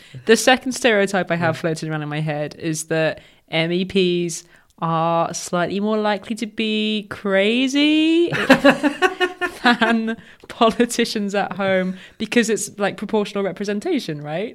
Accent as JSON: {"language": "English", "country": "United Kingdom", "tie": "born or raised there", "said": "something that I grew up with in Britain"}